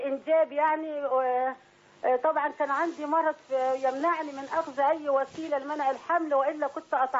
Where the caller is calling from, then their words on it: Cairo, Cairo Governorate, Egypt; من القاهره.